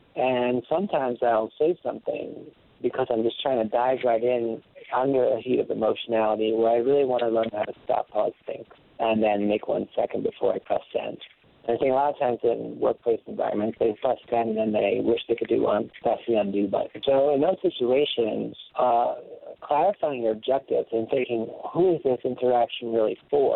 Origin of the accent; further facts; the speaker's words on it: New York City, New York, United States; And, I'm from New York City. I bet you can tell who I was rooting for.